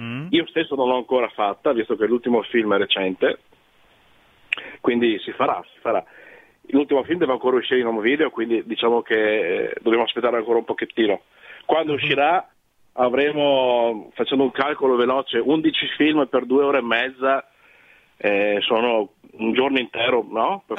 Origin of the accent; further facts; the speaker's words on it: Rovigo, Veneto, Italy; now in Trieste, Italy; io sono originario di Rovigo intanto, che Rovigo. È la Veneta, quindi comunque è sempre il nord-est. Vivo a Trieste da una decina, da 10 anni